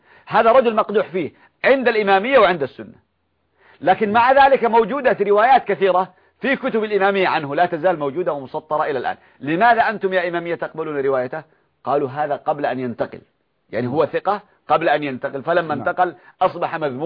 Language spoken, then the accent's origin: Arabic; Yemen